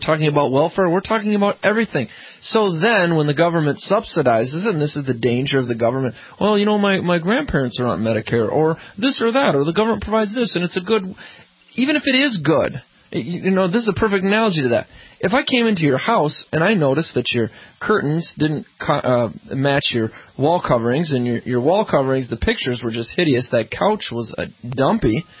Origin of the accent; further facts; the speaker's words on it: Scotland, United Kingdom; I'm Scottish.